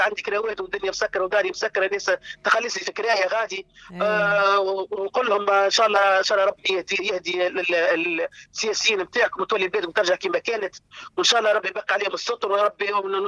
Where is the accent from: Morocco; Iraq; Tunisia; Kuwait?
Tunisia; انا تونسيه